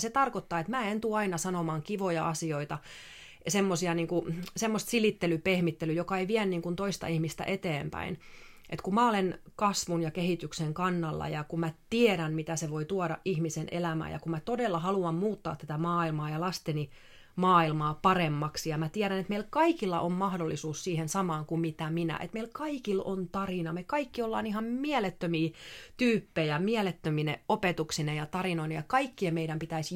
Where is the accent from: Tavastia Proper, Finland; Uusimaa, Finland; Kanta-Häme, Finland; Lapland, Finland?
Uusimaa, Finland; Vantaa; mä oon ihan tavallinen ja mä oon vaan Vantaalta